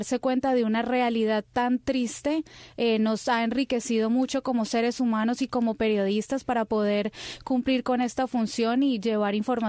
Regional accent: Colombia; es venezolana, yo soy colombiana

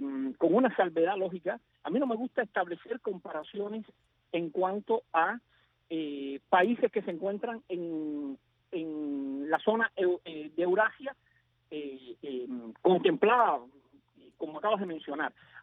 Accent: Cuba; cada uno de nosotros como ciudadanos cubanos

